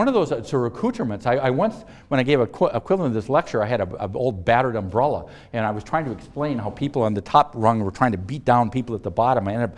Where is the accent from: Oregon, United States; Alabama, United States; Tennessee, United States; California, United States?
Oregon, United States; I'm from Oregon. We didn't carry umbrellas because it rained all the time anyway